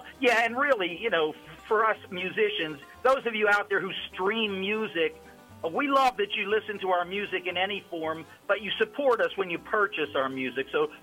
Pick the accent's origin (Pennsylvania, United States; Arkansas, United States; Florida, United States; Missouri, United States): Pennsylvania, United States; You know, I'm from the Mon Valley. You know, my family is.